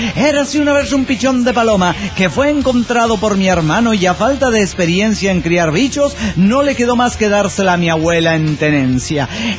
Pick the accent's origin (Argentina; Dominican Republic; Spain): Argentina; Mendoza; yo soy de Mendoza, originaria de Mendoza, Argentina. Mis viejos tienen un aserradero allí.